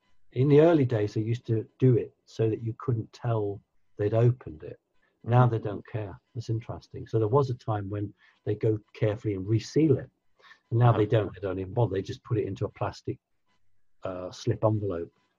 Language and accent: English; United Kingdom; but I'm British.